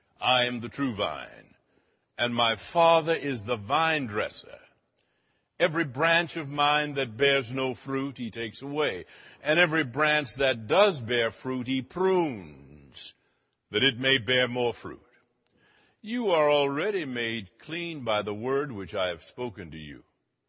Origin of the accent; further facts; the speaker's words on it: Chicago, Illinois, United States; born there; And even though I was born in Chicago, when you get in the South, your blood thins.